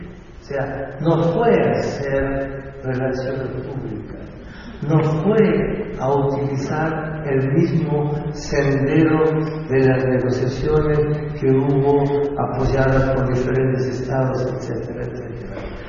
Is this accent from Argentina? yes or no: yes; Argentina; lo digo realmente con toda sinceridad, como argentino